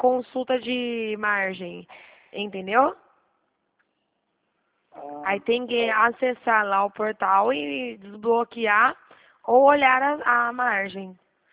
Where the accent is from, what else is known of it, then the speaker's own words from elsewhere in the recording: Dracena, São Paulo, Brazil; Eu sou de Dracena, né? Que está de São Paulo, mas a cidade é Dracena, perto de Presidente